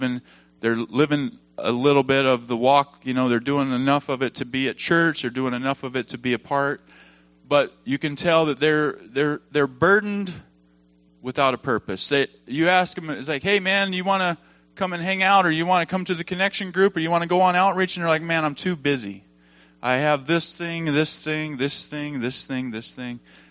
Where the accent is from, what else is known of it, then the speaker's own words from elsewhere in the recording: Benton, Arkansas, United States; I'm from Arkansas, Benton, Arkansas.